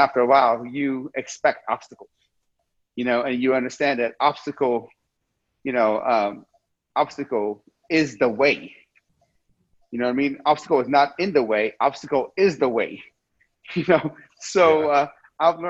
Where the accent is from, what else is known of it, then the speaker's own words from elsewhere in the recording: Iran; So I was born in Iran, which is a third world country.